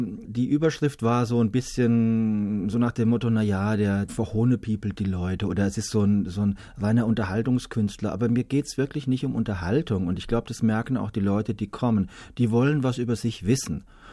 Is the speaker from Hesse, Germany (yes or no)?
yes; Lengfeld, Hesse, Germany; Und ich komme ja aus Lengfeld, einem kleinen Nest im Odenwald.